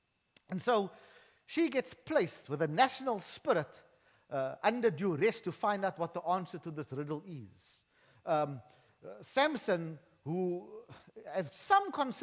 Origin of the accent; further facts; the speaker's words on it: South Africa; I'm a worshiper of Jesus first and foremost. I am a South African second most, and I am a Cape Colored third most.